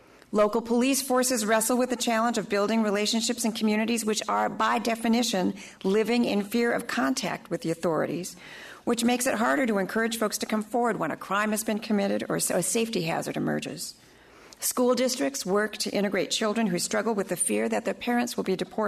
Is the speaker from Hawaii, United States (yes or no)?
no; Detroit, Michigan, United States; I'm from Detroit. I'm the daughter of immigrants from Bolivia, and I grew up surrounded by communities populated with immigrants from around the world in search of the American dream.